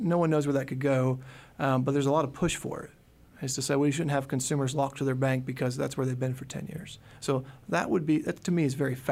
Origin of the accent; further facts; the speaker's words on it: Fayetteville, Arkansas, United States; also born or lived in Elkins / Bentonville; now in Springdale, United States; I was born in Fayetteville, lived in Elkins, lived in Bentonville, went to school there, and then graduated high school in Peerage and now live in Springdale where my kids go to school. So I consider the whole area my home.